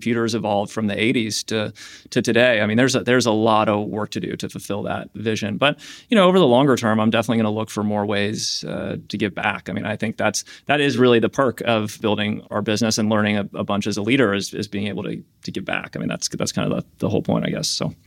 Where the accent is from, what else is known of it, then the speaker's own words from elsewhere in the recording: Pacific Palisades, California, United States; growing up in the Palisades